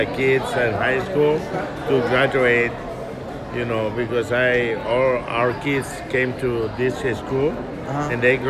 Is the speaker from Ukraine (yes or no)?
no; El Salvador; moved away as an adult; now in United States; I grew up in El Salvador for my first 21 years, and then I moved to California.